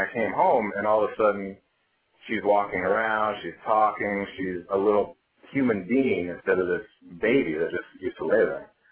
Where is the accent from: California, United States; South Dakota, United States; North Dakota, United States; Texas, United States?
North Dakota, United States; So I was born and raised in North Dakota. And the Navy was an incredibly quick way to get out of North Dakota.